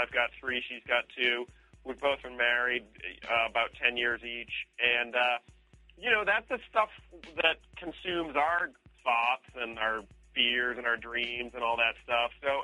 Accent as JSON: {"language": "English", "country": "United States", "said": "And, I'm American, so I can't tell the difference."}